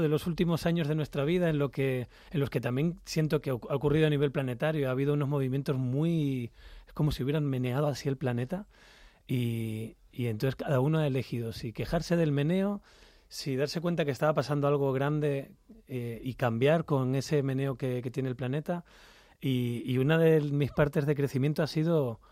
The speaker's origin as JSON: {"language": "Spanish", "region": "Canary Islands", "country": "Spain", "tie": "born there", "said": "en Canarias, que es donde yo nací"}